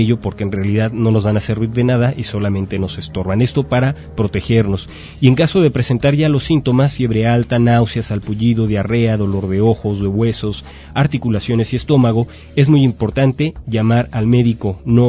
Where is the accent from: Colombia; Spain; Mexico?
Mexico; parte de la idiosincrasia de nosotros como mexicanos